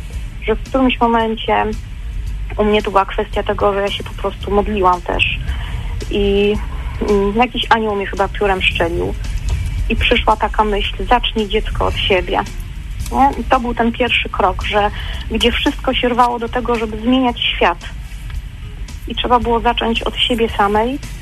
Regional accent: Opole, Opole Voivodeship, Poland; nie tak jak u nas w Opolu wszyscy zobaczą, się ubrała tak dziwnie i w ogóle takie miasto, prowincja.

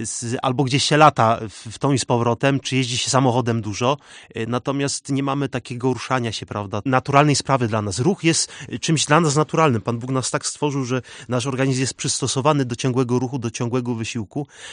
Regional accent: Nysa, Opole Voivodeship, Poland; No ja pochodzę z Nysy, więc mam blisko i granicę czeską.

